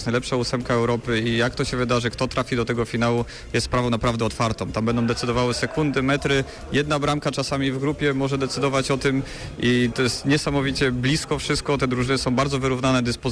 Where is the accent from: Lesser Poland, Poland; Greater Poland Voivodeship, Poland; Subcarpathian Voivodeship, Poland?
Greater Poland Voivodeship, Poland; Poznań; Ja jestem poznaniakiem i mnie to podwójnie cieszy.